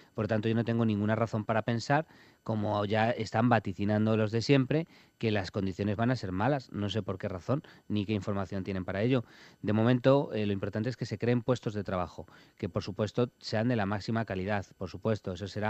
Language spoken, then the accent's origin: Spanish; Madrid, Community of Madrid, Spain; born there; de Latina, que es, por cierto, el barrio donde yo nací, en Campamento, el barrio de Campamento